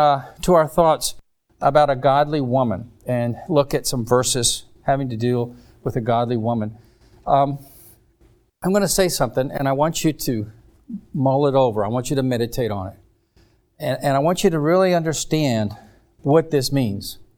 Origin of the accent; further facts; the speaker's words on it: South Carolina, United States; So, you know, I'm from South Carolina. I like Southern cooking